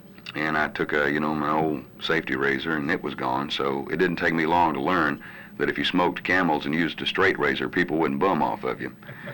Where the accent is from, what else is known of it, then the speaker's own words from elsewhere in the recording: Vardaman, Mississippi, United States; Chickasaw County native. I mean, like I said, I was born in the Vardaman Hospital